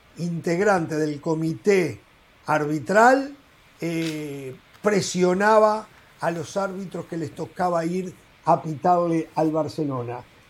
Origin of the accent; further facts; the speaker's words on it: Argentina; en mi país, en Argentina